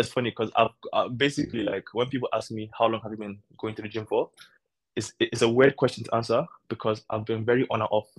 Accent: Abuja, Federal Capital Territory, Nigeria; as a guy growing up in Abuja and in Nigeria actually, like sports is a big thing.

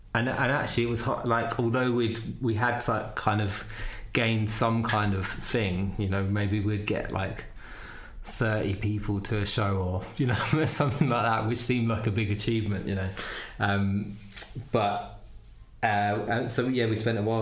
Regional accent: Wandsworth, London, United Kingdom; I grew up in Wandsworth and I'm in Battersea, which is, it's just still South London. I've always been south of the river.

